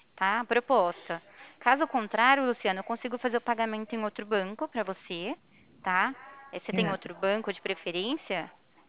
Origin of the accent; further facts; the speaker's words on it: Ribeirão Preto, São Paulo, Brazil; Eu sou aqui de Ribeirão Preto